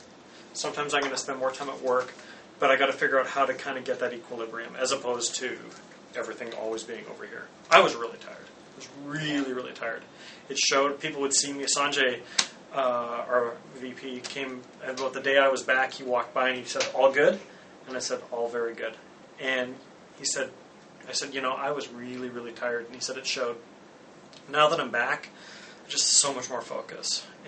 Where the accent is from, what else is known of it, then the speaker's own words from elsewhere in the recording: Kamloops, British Columbia, Canada; born there; So when I was 6 years old up in Canada, I was born in Kamloops, British Columbia, and I started skateboarding.